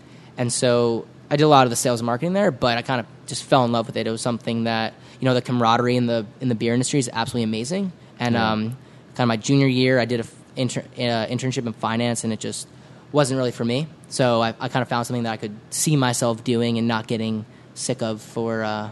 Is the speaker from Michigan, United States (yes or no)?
no; New Jersey, United States; northern New Jersey craft beer, which is where I'm from. I'm from Bergen County.